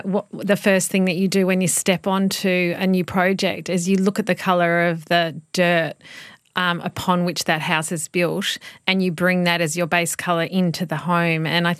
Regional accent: Stawell, Victoria, Australia; born there; I was born in Stawell, which is just near the Grampians. My parents were just on a small property there. My grandfather had land around the Grampians area.

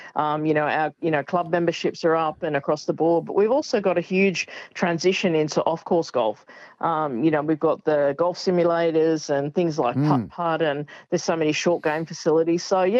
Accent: Australia; you know, we've always done that as Aussie golfers, and I'm sure it's the same in every sport.

